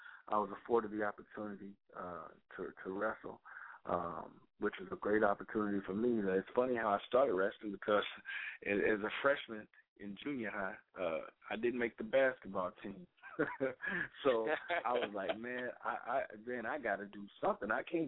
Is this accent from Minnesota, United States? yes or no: no; Muskogee, Oklahoma, United States; But, you know, Texas is right under us, so we still home. And, man, you know, growing up in Muskogee, it was a challenge.